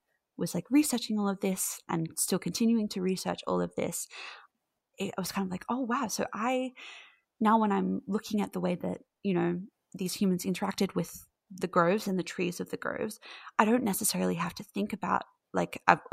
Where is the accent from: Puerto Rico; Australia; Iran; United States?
Australia; I'm from Australia.